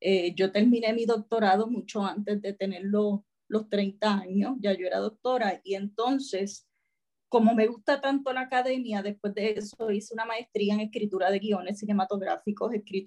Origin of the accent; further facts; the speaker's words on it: Puerto Rico; Entonces decidí regresar a Puerto Rico y me quedé aquí y trabajé mucho tiempo